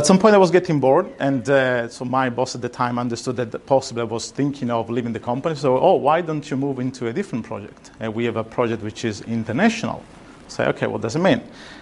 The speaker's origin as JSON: {"language": "English", "region": "Sicily", "country": "Italy", "tie": "born or raised there", "said": "I was born in Italy, and that's where I'm from, and that's where I studied for many years. And I had a master's degree in the University in Sicily in electronics engineering."}